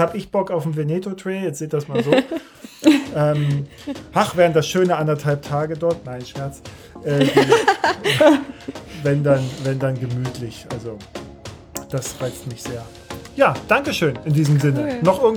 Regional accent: East Germany, Germany; Gut, ich komme aus der DDR

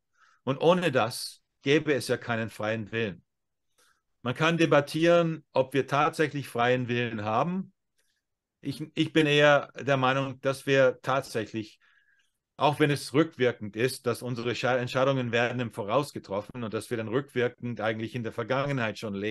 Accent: United States; German is a second language; now in Germany; Also ich komme ja aus Amerika, lande in Deutschland

